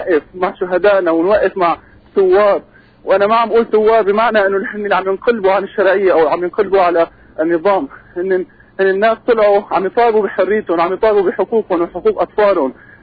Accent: Syria; moved away; إحنا كسوريين بالمنفى وبالمهجر

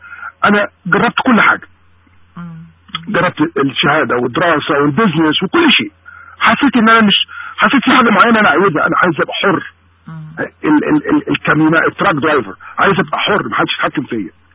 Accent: Syria; أنا واحد من أهل سوريا.

